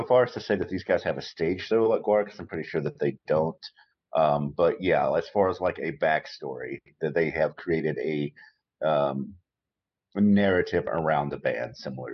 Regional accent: United States; I'm an American, and it is an unofficial second language.

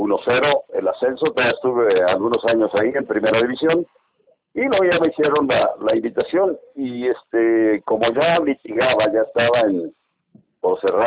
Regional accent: Apatzingán, Michoacán, Mexico; born there; pero nací en Apatzingán

